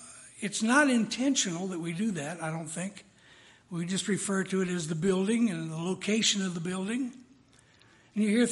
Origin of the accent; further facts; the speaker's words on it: St. Louis, Missouri, United States; I was raised around the St. Louis area, and there were hundreds of cathedrals in a lot of towns, especially St. Louis being originally a Catholic town, the gateway to the West.